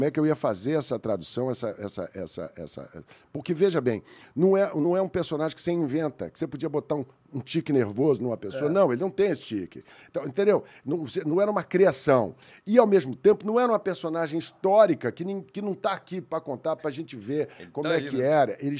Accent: Brazil; Eu sou brasileiro, eu quero concorrer com isso.

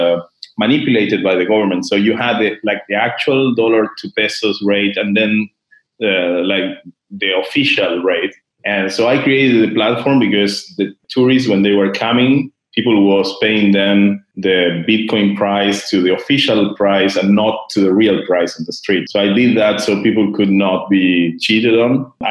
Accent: Argentina; And, you know, I'm from Argentina.

